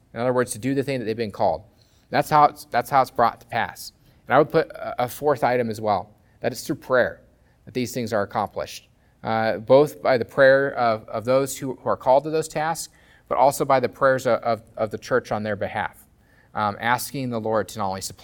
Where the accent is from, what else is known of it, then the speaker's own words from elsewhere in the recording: Nebraska, United States; it's just because I'm from Nebraska, which has a lot of livestock